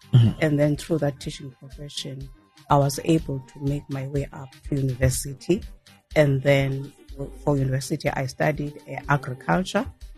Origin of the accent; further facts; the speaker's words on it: Eastern Cape, South Africa; born there; I've got two surnames. I was born in the Eastern Cape, former Transkei.